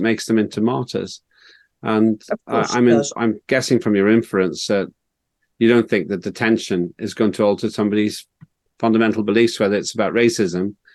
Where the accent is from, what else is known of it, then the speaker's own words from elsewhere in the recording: Northern Ireland, United Kingdom; And I grew up in Northern Ireland where you had internment, which meant that you could be detained without trial indefinitely.